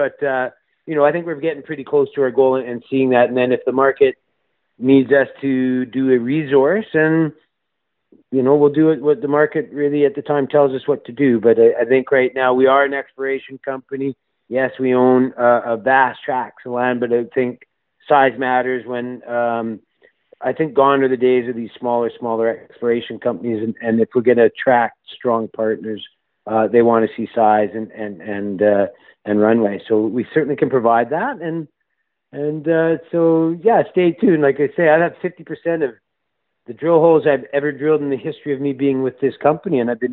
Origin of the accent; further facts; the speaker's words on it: Canada; Well, I'm Canadian